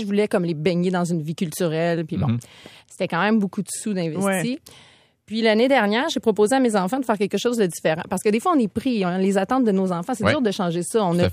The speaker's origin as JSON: {"language": "French", "town": "Saint-Gabriel-de-Brandon", "region": "Quebec", "country": "Canada", "said": "Moi, je viens de Lanaudière, près de Saint-Gabriel. Ben, à Saint-Gabriel-de-Brenne."}